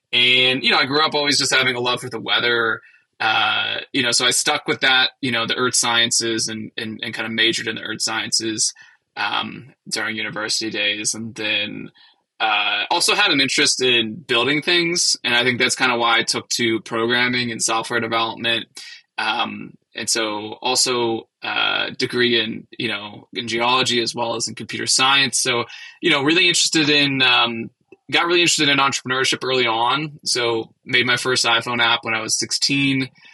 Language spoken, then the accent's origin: English; Ohio, United States; Yeah, I mean, I grew up in outside of Cleveland, Ohio, hence the Browns fan comment.